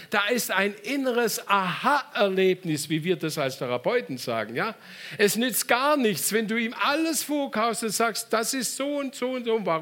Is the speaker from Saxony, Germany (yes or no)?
no; Baden-Württemberg, Germany; accent: Swabian; wir sagen im Schwäbischen, wir kommen aus dem Schwabenland.